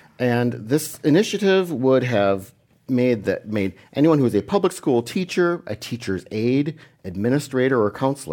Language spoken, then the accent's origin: English; Wisconsin, United States; For example, I grew up in Wisconsin.